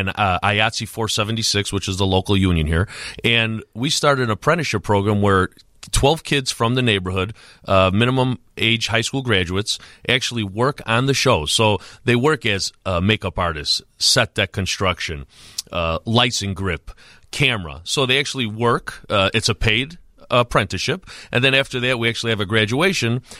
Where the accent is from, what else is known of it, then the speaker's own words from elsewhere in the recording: Chicago, Illinois, United States; You know, I'm born and raised in Chicago, and I was in the real estate business.